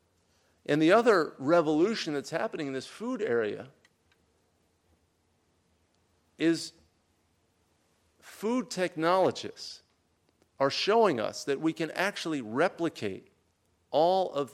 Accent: New Haven, Connecticut, United States; You know, I grew up in New Haven with a big Italian-American community.

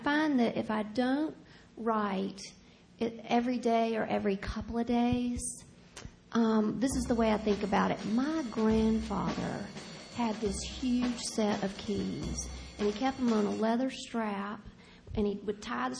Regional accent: Mississippi, United States; And I'd say, Mississippi. And then I'd wait. To people that smiled and said, oh, I've heard it's beautiful down there, I'd say, my hometown is number 3 in the nation for gang-related murders.

